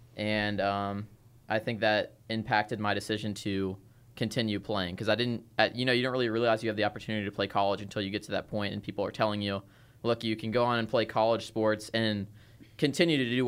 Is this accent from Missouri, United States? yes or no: no; Cincinnati, Ohio, United States; I'm from Cincinnati, Ohio.